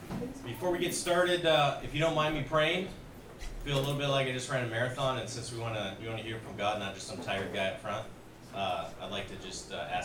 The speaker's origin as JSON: {"language": "English", "region": "Minnesota", "country": "United States", "tie": "born or raised there", "said": "So all my life, here in the United States, Midwest, I grew up in Minnesota, then here, but I stayed in the center of the country for the most part."}